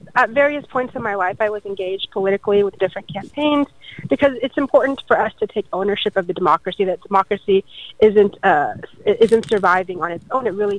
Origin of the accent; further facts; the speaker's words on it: Florida, United States; Since I was born and raised in Florida